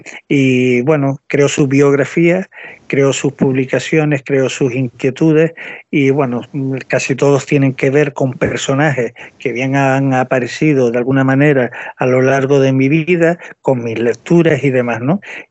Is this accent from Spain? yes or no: yes; Arucas, Canary Islands, Spain; en mi pueblo, en Arucas, en Gran Canaria, el pueblo de donde soy originario.